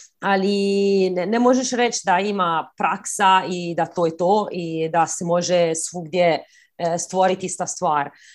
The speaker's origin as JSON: {"language": "Croatian", "town": "Modena", "region": "Emilia-Romagna", "country": "Italy", "second_language": "Croatian", "said": "ja sam iz Modene, tako sjeverna Italija"}